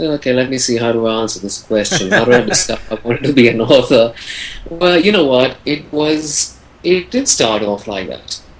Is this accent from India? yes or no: yes; India; since I was born and raised in India and both my parents are from India.